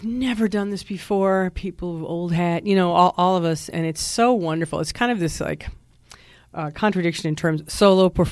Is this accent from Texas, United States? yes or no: no; Wisconsin, United States; I'm from Wisconsin, and we're a thick people, and I had some self-deprecating humor.